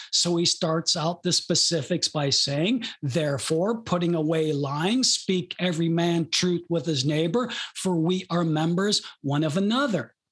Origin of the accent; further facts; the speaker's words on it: Detroit, Michigan, United States; I was raised, they weren't the mean streets of Detroit, but I was raised in Detroit on the streets. We talked a certain way.